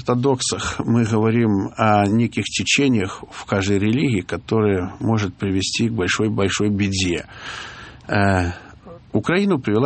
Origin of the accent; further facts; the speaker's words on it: Grodno Region, Belarus; я родился и вырос в Западной Белоруссии.